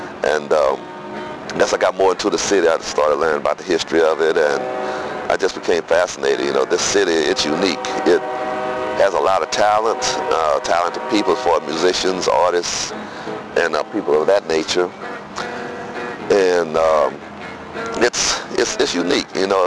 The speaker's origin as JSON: {"language": "English", "town": "Dallas", "region": "Texas", "country": "United States", "moved": "yes", "lives_now": "New Orleans, United States", "said": "I'm originally from Dallas, Texas. I have lived here in New Orleans off and on for the past 28 years."}